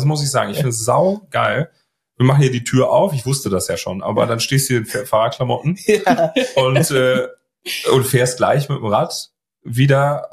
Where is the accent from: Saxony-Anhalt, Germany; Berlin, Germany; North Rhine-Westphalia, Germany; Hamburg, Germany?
North Rhine-Westphalia, Germany; Münster; Natürlich für uns als Münsteraner, als Fahrradstadt natürlich wunderbar.